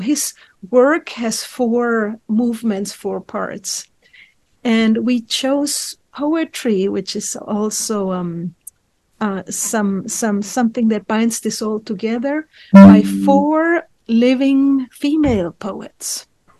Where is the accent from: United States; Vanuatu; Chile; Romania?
Chile; I grew up in Chile during one of these Latin American dictatorships.